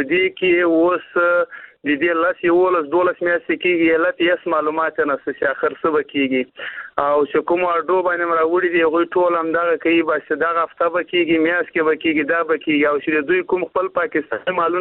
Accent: Afghanistan; now in Pakistan; په پاکستان کې موږ مېشت افغانان یو د مهاجرت ځوان تیرو،

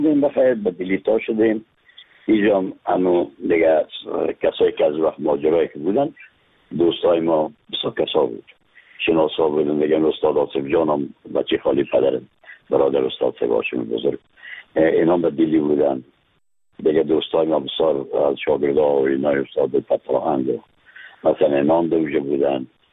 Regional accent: Afghanistan; از افغانستان هستم

